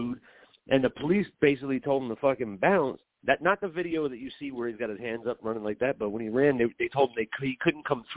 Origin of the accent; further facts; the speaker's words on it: New Jersey, United States; from New Jersey.